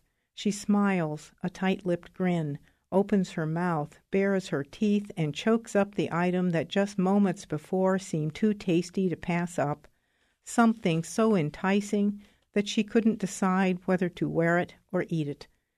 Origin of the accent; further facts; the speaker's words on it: Troy, Ohio, United States; I'm from Troy, Ohio, and I'm going to read my poem about dogs.